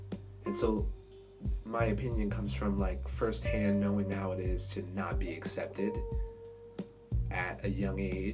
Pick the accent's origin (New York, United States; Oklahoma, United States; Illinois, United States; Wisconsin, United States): New York, United States; South Bronx; And I grew up in the South Bronx, and so I wasn't afforded, you know, the space to just walk around living my best life